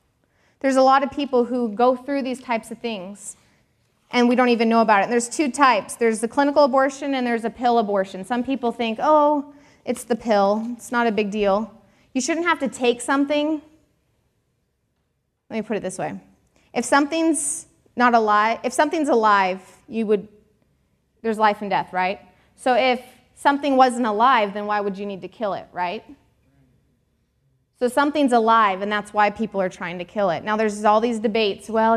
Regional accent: Washington, United States; I'm from Washington State. Canada is 3 hours north of me from my home.

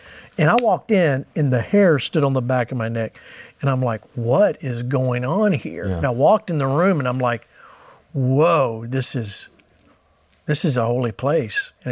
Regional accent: Georgia, United States; I grew up, you know, when you're in the South, I'm from Georgia, everybody's Southern Baptist.

